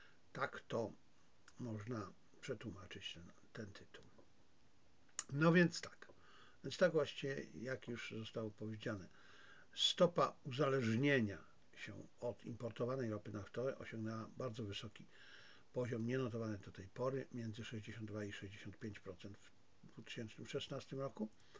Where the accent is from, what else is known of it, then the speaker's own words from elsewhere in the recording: Silesian Voivodeship, Poland; born there; ja się urodziłem na Śląsku, więc wiem, że niektóre chodniki górnicze mogły być nieeksploatowane